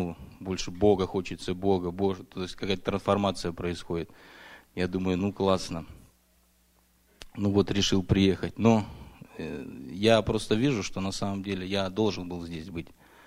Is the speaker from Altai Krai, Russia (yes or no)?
no; Moscow, Russia; я из Москвы.